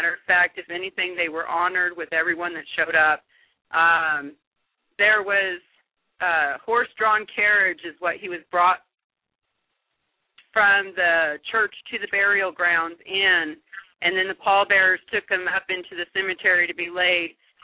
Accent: San Diego, California, United States; being born and raised in San Diego, coming home and seeing the ships, I still can tell you I had not seen anything this large.

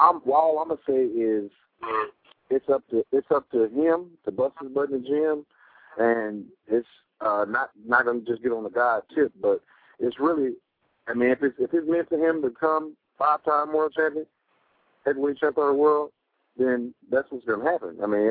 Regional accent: Hot Springs, Arkansas, United States; I want to go back, to my hometown, to Hot Springs, Arkansas, and give back to the Boys and Girls Club

